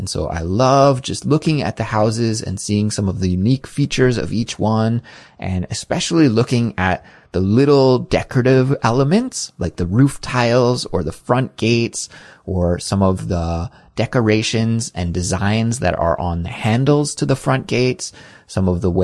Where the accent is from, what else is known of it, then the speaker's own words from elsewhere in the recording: Kelowna, British Columbia, Canada; in Western Canada, in Kelowna, my hometown.